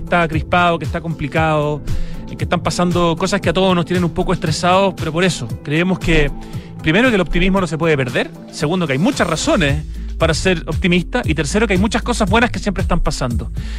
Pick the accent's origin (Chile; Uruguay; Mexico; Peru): Chile; Santiago, Santiago Metropolitan; para quienes somos santiaguinos es un tremendo museo sobre Santiago.